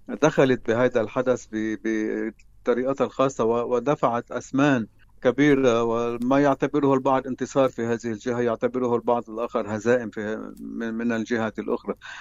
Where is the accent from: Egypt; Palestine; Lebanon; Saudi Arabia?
Lebanon; نحن كلبنانيين